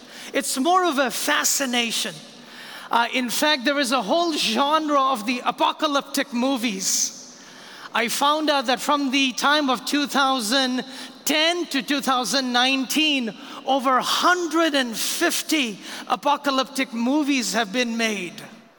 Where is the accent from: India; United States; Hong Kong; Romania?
India; And so growing up in India, the whole idea of Judgment Day was informed in a sense from a Hindu and an Islamic worldview.